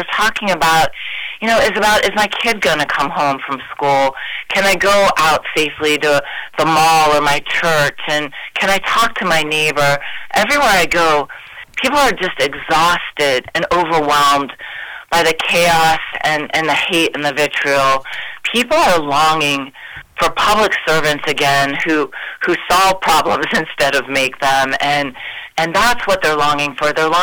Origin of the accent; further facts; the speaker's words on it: Youngstown, Ohio, United States; a lot of people don't know that I grew up in Youngstown, Ohio. I had a pretty rough childhood, a lot of abuse and neglect. I was actually lived in a tent in the winter in Northeast Ohio.